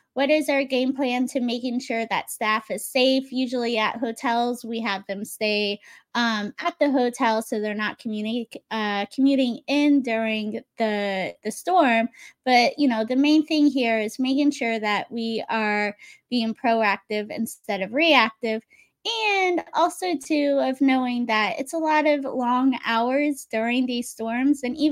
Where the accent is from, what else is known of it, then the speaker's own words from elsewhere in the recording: Florida, United States; because I grew up in Southwest Florida, always seeing the sunset.